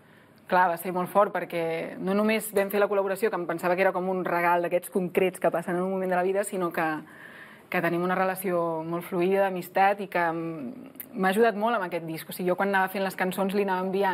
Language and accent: Catalan; Vilassar, Catalonia, Spain; Que si parles amb algú de Vilassar de la Tira, soc de Vilassar.